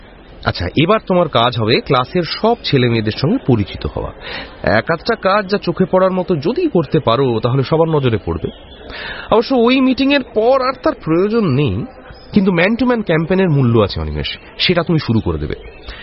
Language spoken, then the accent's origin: Bangla; Jalpaiguri, West Bengal, India; আমি মফস্বলের ছেলে, জলপাইগুড়িতে কংগ্রেসের সমর্থক ছিলাম।